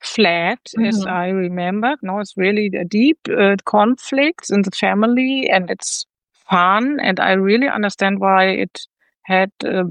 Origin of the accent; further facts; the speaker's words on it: Hanover, Lower Saxony, Germany; English is a second language; and we sat in Leipzig together, and I came from Hanover